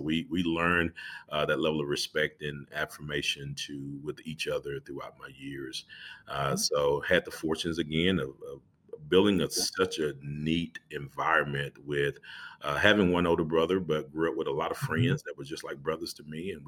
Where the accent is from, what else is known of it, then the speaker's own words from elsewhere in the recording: Tyler, Texas, United States; this high school in Tyler, Texas, just so happened to be my hometown.